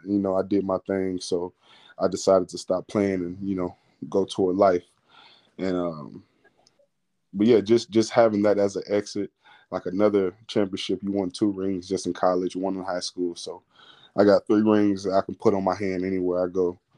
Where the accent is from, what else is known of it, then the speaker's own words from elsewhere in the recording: Lake Charles, Louisiana, United States; moved away; also born or lived in College Station; I'm from Lake Charles, Louisiana.